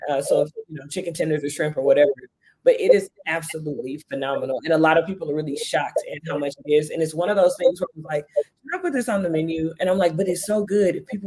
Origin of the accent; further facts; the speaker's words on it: Texas, United States; I mean, again, I'm from Texas. We deep fry anything.